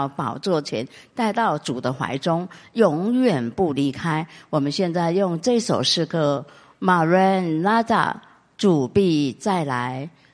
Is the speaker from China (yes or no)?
yes; China; 他真爱我们，爱我们加恩教会的，爱我们中国人